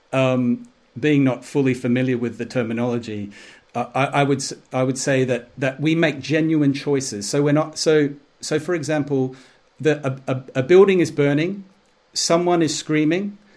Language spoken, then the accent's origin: English; Australia; well, as intelligent as an Australian can be